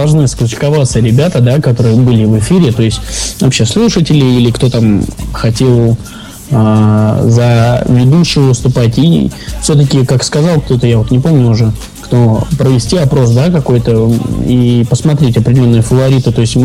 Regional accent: Lake Baikal area, Russia; А я вот с Байкала, у меня здесь всегда погода замечательная.

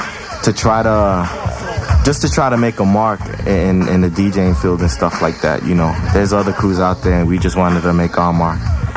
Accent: Jackson Heights, New York, United States; I'm from Jackson Heights, Queens.

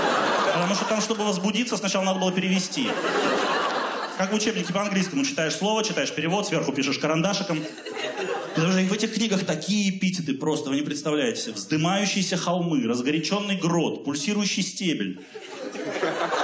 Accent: Siberia, Russia; А дело в том, что я из Сибири, понимаете, у нас в Сибири культ мяса.

